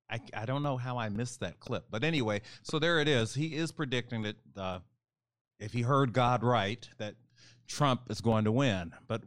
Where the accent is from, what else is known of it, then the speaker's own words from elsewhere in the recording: Texas, United States; the state of Texas, my home state, has yet to expand Medicaid